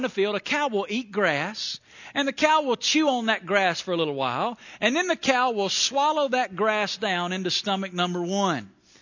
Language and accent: English; Alabama, United States; I grew up in Northwest Alabama, and a lot of my friends' dads were farmers